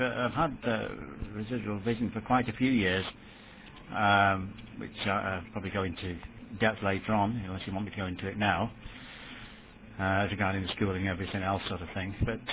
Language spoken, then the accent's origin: English; Davyhulme, North West England, United Kingdom; born there; I was born in Manchester, about 8 miles outside of Manchester, in a suburb called Davyhulme, Ermston Davyhulme, and it's sort of typical English suburban area, very sort of quite close to an industrial part of Manchester called Trafford Park